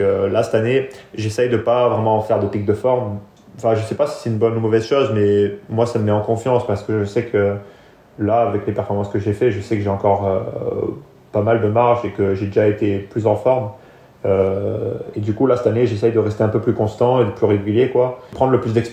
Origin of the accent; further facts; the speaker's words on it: France; C'est ça, j'ai la double nationalité, mais je compte pas changer de nationalité, de toute façon la France c'est là où j'ai grandi